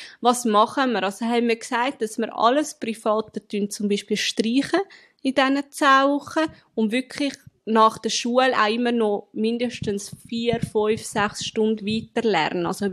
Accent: Zurich, Switzerland; ich komme aus Zürich.

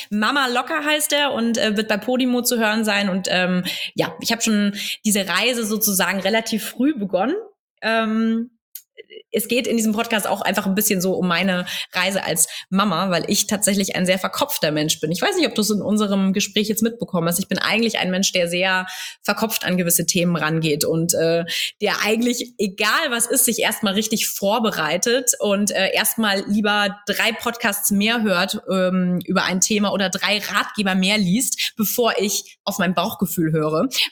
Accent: Bavaria, Germany; in Bayern, meine alte Heimat.

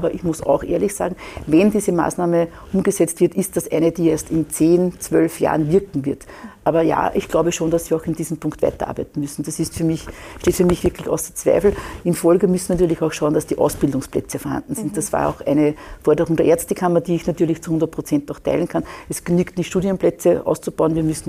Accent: Lower Austria, Austria; Ich bin aus Niederösterreich, Grenzgebiet Oberösterreich

